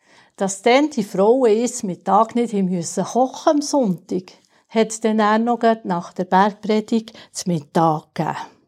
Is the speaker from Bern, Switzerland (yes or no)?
yes; Heiligenschwendi, Bern, Switzerland; Ich bin hier in Heiligen Schwendi aufgewachsen, sogar gerade hier am Strässli vor der Kapelle, zuvorderst vor.